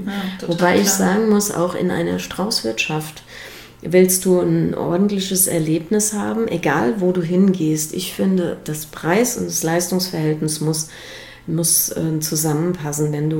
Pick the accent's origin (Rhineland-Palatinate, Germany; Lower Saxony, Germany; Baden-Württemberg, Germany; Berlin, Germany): Rhineland-Palatinate, Germany; Appenheim; Jetzt ist Appenheim mein Heimatort und es ist mein Lebenstraum schon immer gewesen, in meinem Heimatort ein Restaurant zu eröffnen.